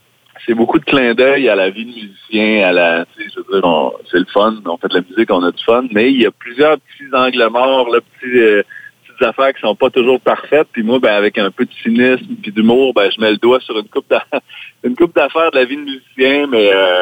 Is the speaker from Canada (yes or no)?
yes; Quebec, Canada; Je viens de la Beauce, je viens de la musique country, de la chanson.